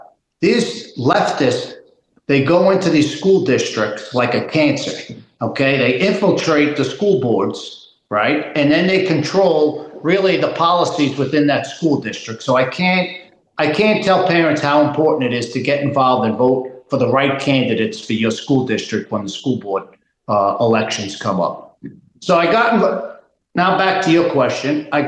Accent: New York, United States; No, I grew up in Long Island. All my friends are like-minded like myself, mostly conservatives.

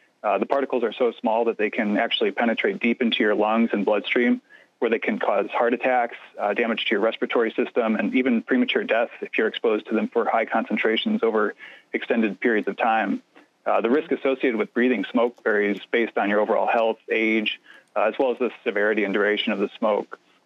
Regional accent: Illinois, United States; I'm originally from Illinois, near Chicago, and that's where I went to school

